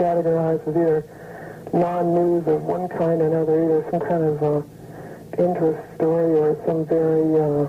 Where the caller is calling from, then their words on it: San Francisco, California, United States; I'm calling from San Francisco.